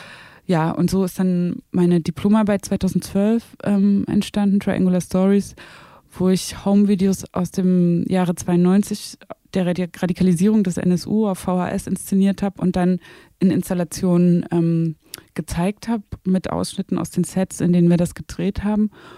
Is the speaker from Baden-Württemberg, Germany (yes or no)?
no; Zwickau, Saxony, Germany; Und ich bin ja in Zwickau geboren und aufgewachsen